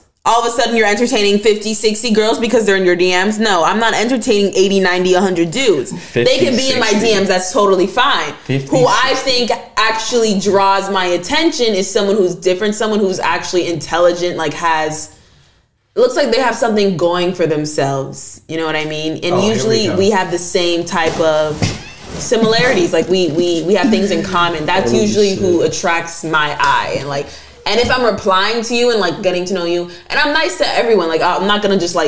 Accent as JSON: {"language": "English", "country": "Trinidad & Tobago", "also_born_or_lived": "Jamaica", "said": "and I'm Jamaican and Trinidadian, but really?"}